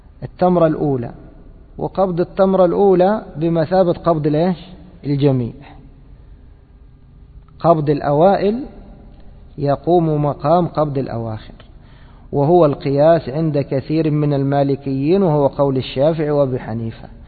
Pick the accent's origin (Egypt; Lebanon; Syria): Egypt; احنا عندنا في مصر شيء مشهور وهو ايش أبو عبد الله؟ البرسيم.